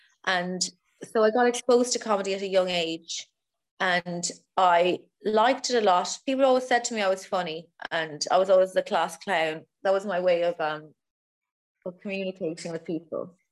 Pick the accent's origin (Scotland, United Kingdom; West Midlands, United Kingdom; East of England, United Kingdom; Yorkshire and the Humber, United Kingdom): East of England, United Kingdom; accent: Essex; mine is more Essex, my accent.